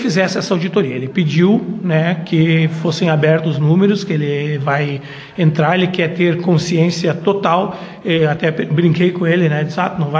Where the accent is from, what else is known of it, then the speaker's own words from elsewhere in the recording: Lagoa Vermelha, Rio Grande do Sul, Brazil; nasci em Lagoa Vermelha, sou lagoense de alma e coração, luto por esse município com todas as minhas forças, tive a oportunidade de morar fora, mas optei por morar em Lagoa Vermelha porque eu amo essa cidade.